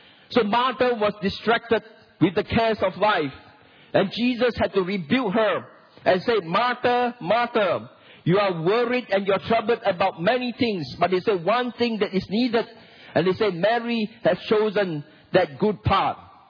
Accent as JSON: {"language": "English", "country": "Singapore", "said": "I myself come from an Asian culture. I come from Singapore, and when I was young, I came from a very conservative background."}